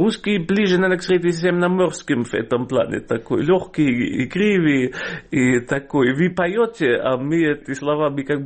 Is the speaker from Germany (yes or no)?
yes; Germany; Russian is a second language; moved away as an adult; now in Russia; Я приехал в 19 лет в Россию, и у меня уже языковый аппарат был сформирован, а голова еще нет. Так что у меня акцент остался, увы. А ну, почему увы? Это неплохо. А мышление все-таки... Я себя так же считаю в этом плане русским, как немцем.